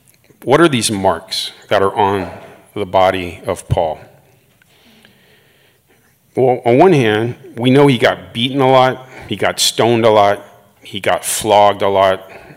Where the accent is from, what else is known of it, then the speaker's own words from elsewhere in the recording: United States; And as an American, I will say my culture has plenty of sin.